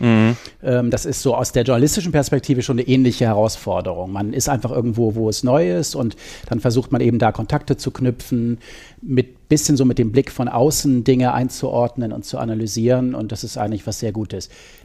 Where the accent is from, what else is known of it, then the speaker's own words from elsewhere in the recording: Hamburg, Germany; Bin eigentlich Hamburger, dann bin ich da im Süden gelandet, das war auch ganz spannend.